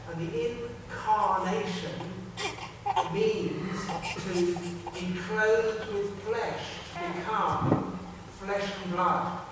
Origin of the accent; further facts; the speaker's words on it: England, United Kingdom; I come from England, you ask children there, what is Christmas all about?